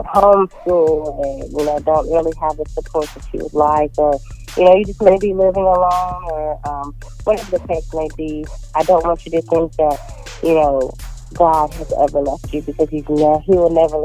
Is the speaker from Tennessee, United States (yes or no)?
yes; Lexington, Tennessee, United States; I'm originally from Lexington, Tennessee. It's a very small town between Jackson, Tennessee and Nashville. And so I grew up in Lexington, very, very small town.